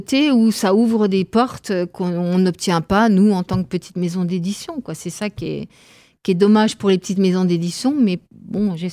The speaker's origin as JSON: {"language": "French", "town": "Mirecourt", "region": "Grand Est", "country": "France", "said": "Pourtant, je suis de Mirecourt."}